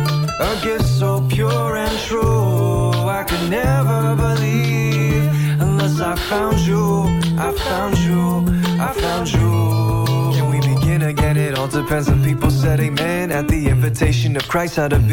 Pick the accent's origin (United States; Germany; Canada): Germany; English is a second language; I'm 23 years old. I'm from Germany.